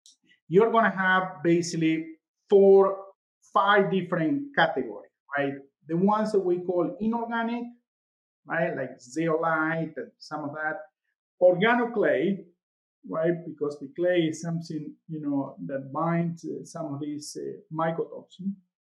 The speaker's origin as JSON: {"language": "English", "country": "Argentina", "said": "I'm originally from Argentina, but I grew up on a farm and I was living at the farm until I was 25."}